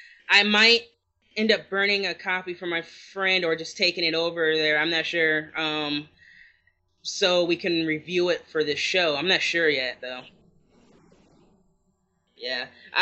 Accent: New York, United States; also born or lived in Georgia; Like, I'm originally from New York, so.

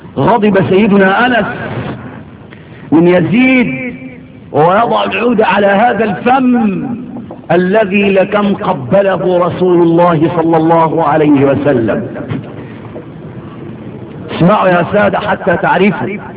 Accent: Egypt; من الذي يكون مدفونا عندنا في مصر؟

